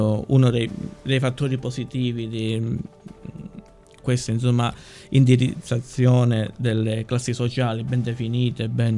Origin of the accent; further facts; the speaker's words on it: Mendicino, Calabria, Italy; born there; presenterò il libro nel mio paese natale, Mendicino